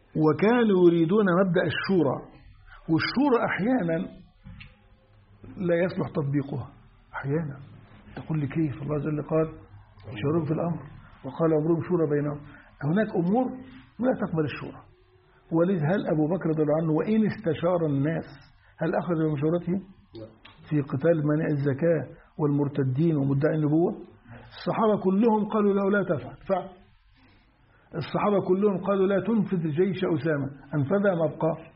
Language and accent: Arabic; Egypt; وده حدث عندنا في مصر عقب مقتل عبد الناصر